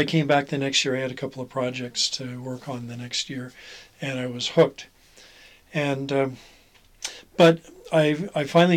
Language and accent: English; Alberta, Canada; Well, I grew up in Alberta, and in my later years growing up lived in rural Alberta.